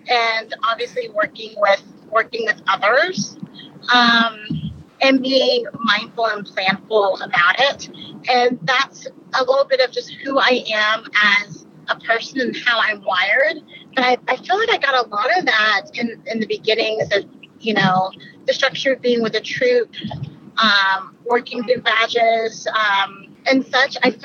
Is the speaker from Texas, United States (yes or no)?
yes; Austin, Texas, United States; now in Seattle, United States; I am a Texan. I'm from Austin, and I'm currently in the Seattle area.